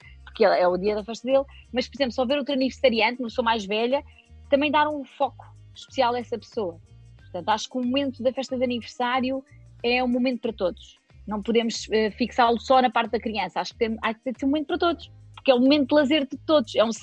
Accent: Alentejo, Portugal; não, sou do Alentejo. Do Alentejo, sim. Que a minha família é do Alentejo.

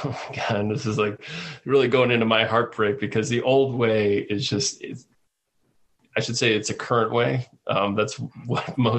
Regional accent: Midwest, United States; me growing up in the Midwest, like I remember corn festivals.

